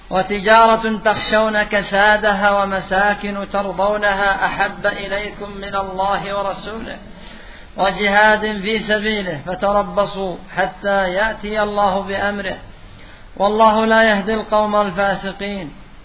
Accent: Yemen; فأنت تجد الآن عندنا في اليمن ماذا الرئيس عافانا الله وإياه

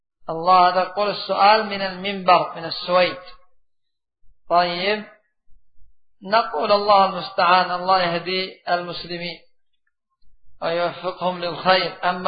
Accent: Yemen; وحتى يقع عندنا في اليمن أيضا غش كثير

